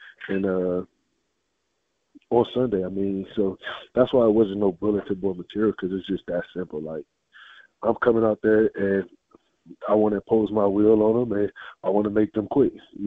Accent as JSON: {"language": "English", "town": "Cleveland", "region": "Ohio", "country": "United States", "said": "Yeah, I was from Cleveland, man. I was a Browns fan, so I was in some of those years."}